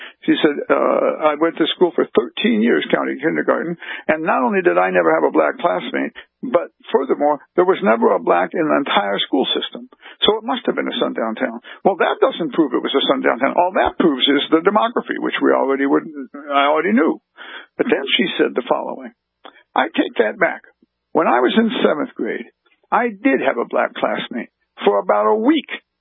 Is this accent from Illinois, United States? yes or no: yes; Decatur, Illinois, United States; I grew up in Decatur, Illinois, which is an industrial city about 120 miles northeast of Ferguson and northeast of St. Louis.